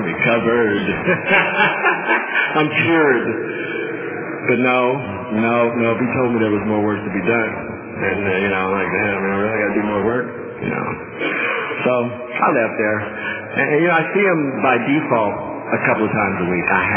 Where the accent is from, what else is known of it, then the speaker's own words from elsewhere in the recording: Mississippi, United States; Now, I'm from Mississippi, man.